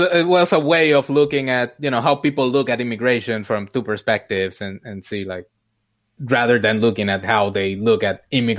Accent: Puerto Rico; I come from Puerto Rico, my wife is from Mexico

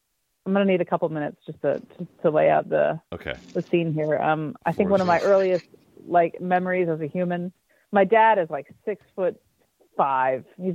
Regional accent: Farmington, Connecticut, United States; I was born in Hartford, raised in Farmington, and I've been a homeowner in Hartford for a couple of years and been here for 15 years.

